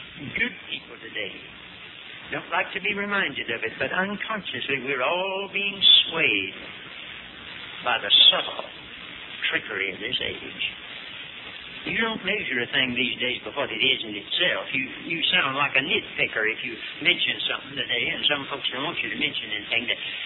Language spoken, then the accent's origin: English; Hickory, North Carolina, United States; from Hickory. That's my hometown.